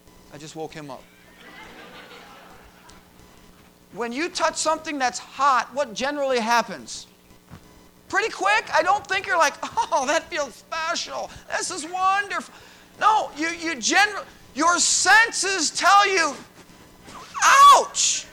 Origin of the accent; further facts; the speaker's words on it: Illinois, United States; I'm from Chicagoland.